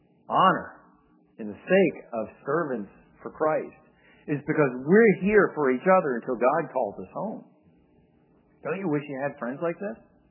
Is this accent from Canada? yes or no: no; Scotland, United Kingdom; Now, being a Scotsman, I would say, what a waste.